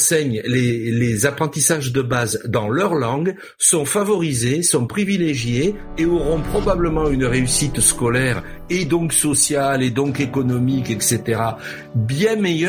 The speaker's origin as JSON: {"language": "French", "town": "Marseille", "region": "Provence-Alpes-Côte d'Azur", "country": "France", "tie": "born there", "said": "Je suis né à Marseille, grande ville capitale de la Provence, dans une famille un peu d'origine italienne du côté de ma mère."}